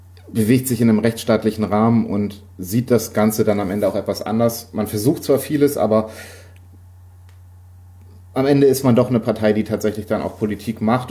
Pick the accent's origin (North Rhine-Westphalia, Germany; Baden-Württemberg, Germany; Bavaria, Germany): Bavaria, Germany; Ich bin Franke.